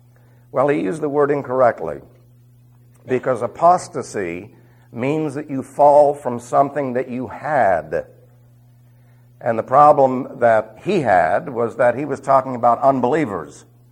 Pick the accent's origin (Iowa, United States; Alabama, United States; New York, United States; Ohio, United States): New York, United States; New York City; Yeah, I was raised in New York City, but remember, when I became a believer, I decided to do some missionary work, and I was on a ranch.